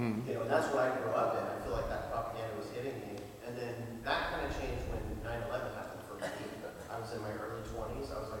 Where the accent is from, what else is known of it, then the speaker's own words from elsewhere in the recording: California, United States; I grew up in California, so I grew up, you know, very liberal